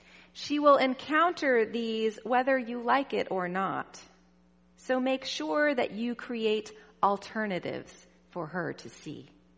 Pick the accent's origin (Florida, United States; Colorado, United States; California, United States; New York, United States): California, United States; Los Angeles; Maybe it was because I was young, or maybe it was because I grew up in Los Angeles, land of the entertainment industry. As I moved away and grew older